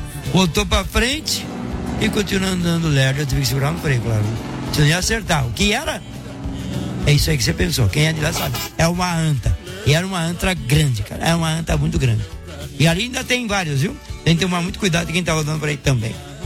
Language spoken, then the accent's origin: Portuguese; São Paulo, Brazil; É que São Paulo, sou de São Paulo.